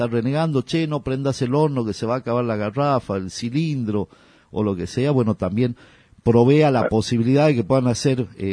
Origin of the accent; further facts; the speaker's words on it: Tafí Viejo, Tucumán, Argentina; yo durante mucho tiempo, mi infancia la pasé en Tafí Viejo